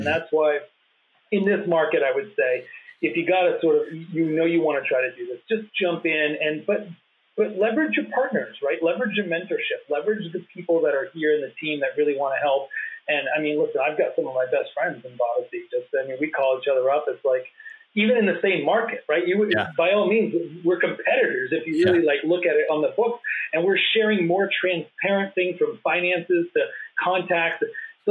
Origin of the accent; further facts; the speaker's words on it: Maine, United States; You know, obviously we Troy and I grew up in Maine, neighbors as it turned out.